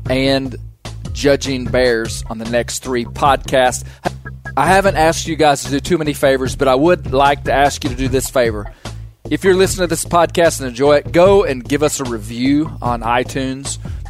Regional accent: Arkansas, United States; I'm from the South, from Arkansas. There are no spring bear seasons in the Southern United States.

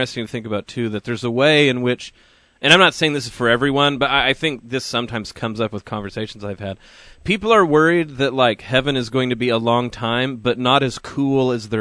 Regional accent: Oklahoma, United States; I actually think it's because I'm white trash from Oklahoma. And this is what I mean. I grew up Southern Baptist

